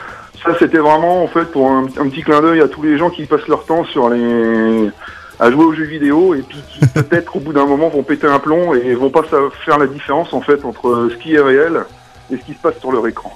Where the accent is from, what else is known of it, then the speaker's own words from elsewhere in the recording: Les Landes-Genusson, Pays de la Loire, France; Alors moi je suis des Landes Génusson